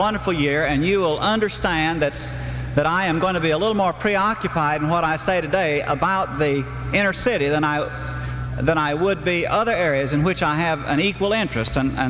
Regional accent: Walking Stick, Oklahoma, United States; now in Chicago, United States; I am from Walking Stick, Oklahoma, if you can imagine anything. It was Route 5 Tahlequah, which is pretty rowdy up in Tahlequah.

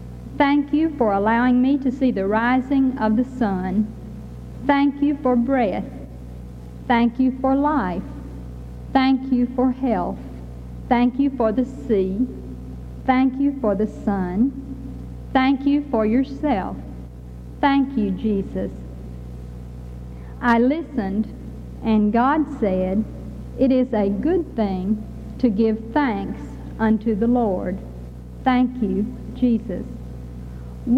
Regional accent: United States; I am an American

